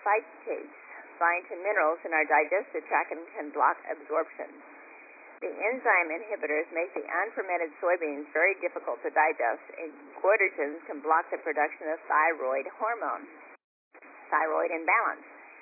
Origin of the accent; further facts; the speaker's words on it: Iowa, United States; Well, I can tell you, growing up in Iowa, it's a soybean, and they have huge soybean crops where I grew up